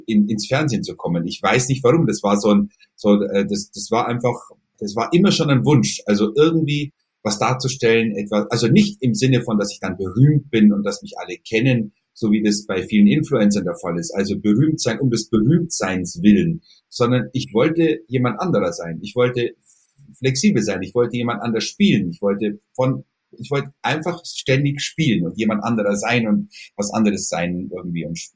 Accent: Kaufbeuren, Bavaria, Germany; Bei uns in Kaufbeuren gab es einen lokalen Radiosender

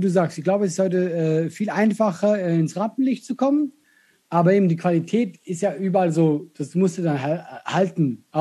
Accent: Switzerland; first language Swiss German; moved away as an adult; ich bin in der Schweiz groß geworden, bis 20. Ist meine Muttersprache. Ich rede mit meiner Familie Schweizerdeutsch.

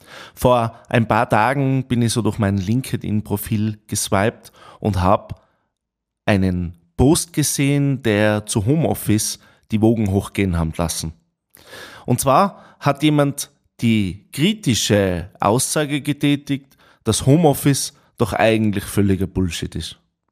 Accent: Tyrol, Austria; besonders in meinem Heimatland in Tirol

